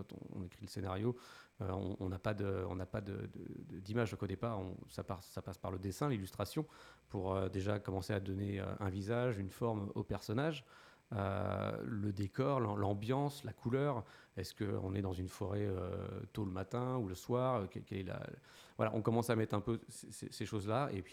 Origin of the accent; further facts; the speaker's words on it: Alençon, Normandy, France; On est tous d'Alençon, on connaît cette salle.